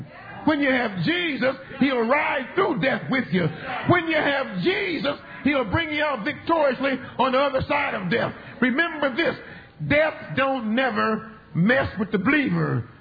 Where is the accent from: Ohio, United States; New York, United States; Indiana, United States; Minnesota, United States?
Ohio, United States; Portsmouth; born there; I was born the first time in Portsmouth, Ohio.